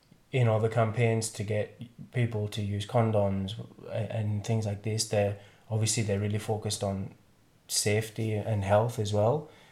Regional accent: England, United Kingdom; the culture that I grew up in England

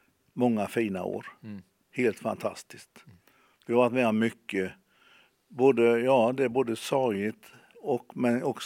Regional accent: Bankeryd, Jönköping County, Sweden; Ja, jag är född och uppvuxen här i Bankeryd. Jag har bott i Gransult i hela mitt liv. Mitt föräldrahem ligger där också

